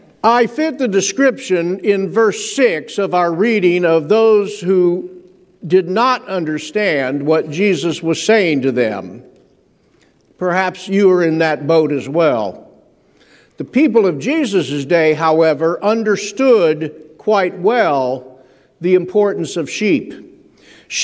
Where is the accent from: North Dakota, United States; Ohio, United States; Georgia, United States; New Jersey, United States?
Ohio, United States; Dayton; also born or lived in Los Angeles / Chicago / Indianapolis / Buffalo; I was born in Dayton, at Miami Valley Hospital, to be exact, and I spent my youth in the Dayton area.